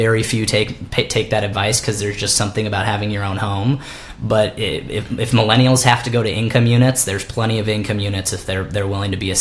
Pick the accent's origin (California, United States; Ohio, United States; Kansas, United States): California, United States; Palos Verdes; I was born and raised in Palos Verdes from a young kid all the way through high school.